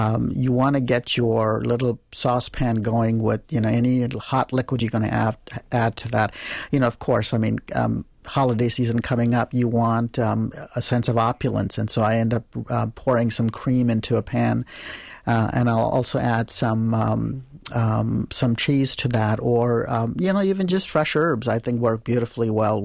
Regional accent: Mumbai, Maharashtra, India; I was born and raised in Mumbai, which is used to be called Bombay, and it's on the west coast of India, and so cosmopolitan city

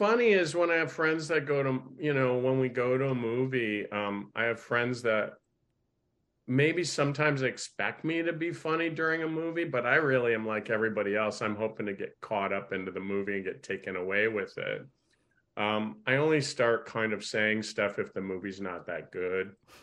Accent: Fort Atkinson, Wisconsin, United States; I'm from Wisconsin. I grew up in Fort Atkinson.

